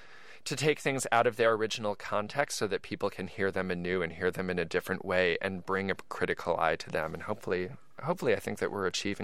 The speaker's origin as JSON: {"language": "English", "region": "East Coast", "country": "United States", "tie": "born or raised there", "said": "Well, I think about growing up on the East Coast, and I remember, I think I was maybe 8 years old when Hurricane Gloria hit."}